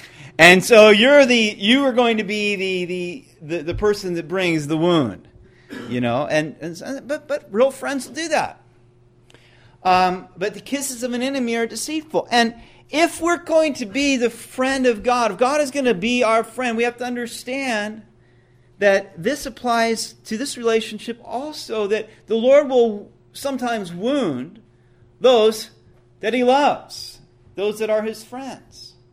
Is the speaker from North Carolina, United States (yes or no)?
no; California, United States; I'd been born and raised in California.